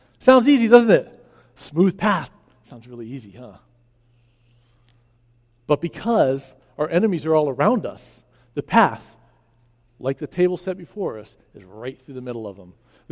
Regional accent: Virginia, United States; I grew up in Virginia.

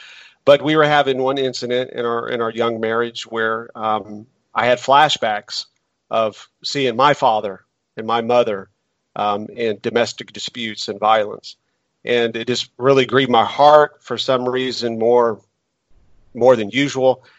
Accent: Indianapolis, Indiana, United States; born there; I was born in Indianapolis, Indiana. Me and my family now live in Knightstown, Indiana.

